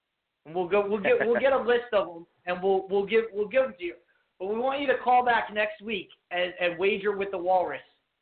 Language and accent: English; New England, United States; Like, we're from New England.